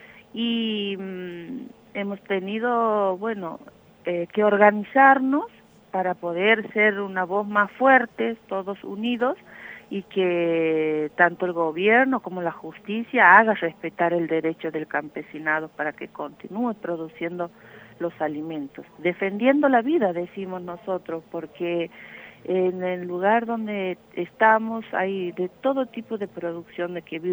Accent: Santiago del Estero, Argentina; De Quimilí, es una ciudad en la que está, bueno, una de las ciudades más cerca de la comunidad de donde soy originaria, y de Santiago Capital serán unos 210, 220 kilómetros más o menos al este.

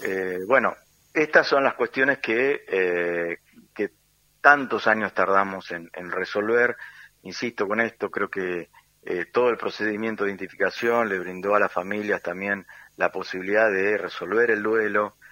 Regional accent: La Plata, Buenos Aires Province, Argentina; imagínate, somos de La Plata.

